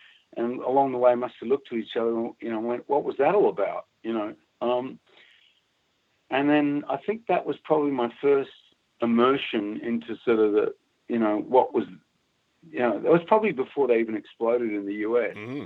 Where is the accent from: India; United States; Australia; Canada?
Australia; Cottesloe, Western Australia; born there; I was born on Cottesloe Beach in Western Australia. Just one of the outer suburbs on the beach there in Perth.